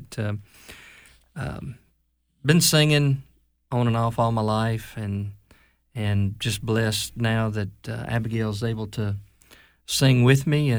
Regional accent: Carthage, Mississippi, United States; Well, I am originally from Carthage, Mississippi, and I went to college and met my wife and ended up in Philadelphia for a little while.

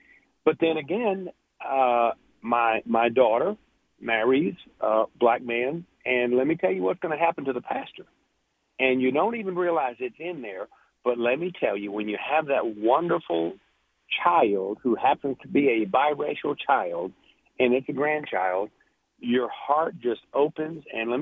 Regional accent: Baton Rouge, Louisiana, United States; it's a funny thing because I grew up in North Baton Rouge there

